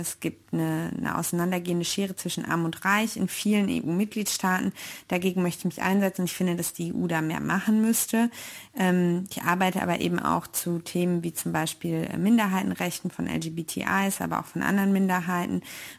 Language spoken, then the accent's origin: German; North Rhine-Westphalia, Germany; also natürlich hauptsächlich in NRW, im Ruhrgebiet, da wo ich herkomme